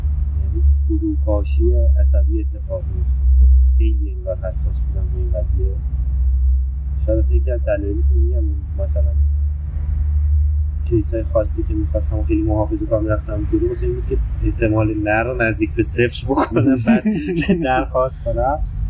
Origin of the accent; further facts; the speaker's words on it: Iran; تو روان همه ما ایرانی ها هست، حداقل تو دهه‌ای که ما به دنیا اومدیم،